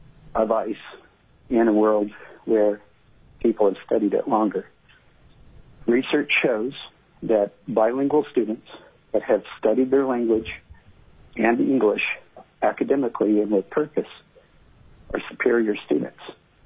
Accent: United States; I'm not Alaska Native. … growing up in the United States with that name makes a tough childhood.

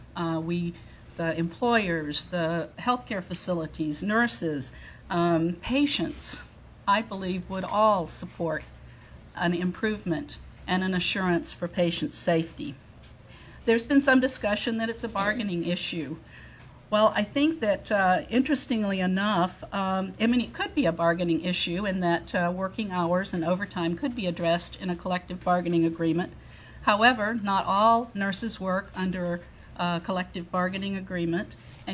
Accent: Juneau, Alaska, United States; I'm from Juneau, Alaska. I've been a registered nurse for 40 years.

